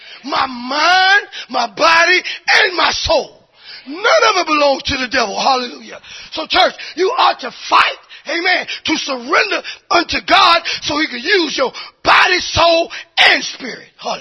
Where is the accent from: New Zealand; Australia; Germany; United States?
United States; the South; you know, I like it hot because I'm from the South. You know, so my Easter is normally a hot Easter.